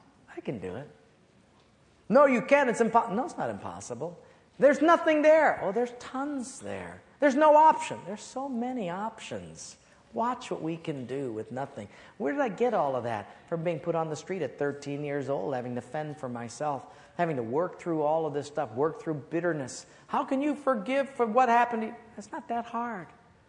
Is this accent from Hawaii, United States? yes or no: yes; Palolo Valley, Hawaii, United States; I was raised in Palolo Valley, and at an early age, we had a kind of a messy divorce.